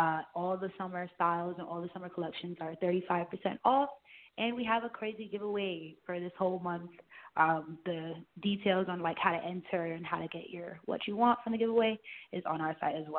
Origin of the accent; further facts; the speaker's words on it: Brooklyn, New York, United States; I am from Brooklyn, New York